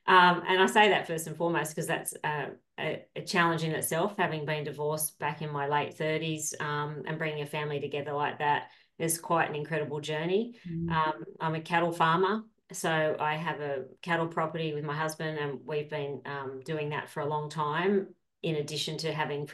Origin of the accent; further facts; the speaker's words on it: Sydney, New South Wales, Australia; I am Sydney through and through. Yeah, a real city kid, actually.